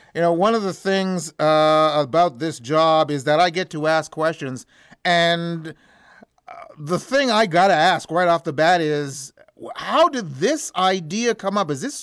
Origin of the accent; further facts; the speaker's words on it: Canada; Okay, as a Canadian, I'm assuming from this next story that there must be some sort of leech shortage in this country.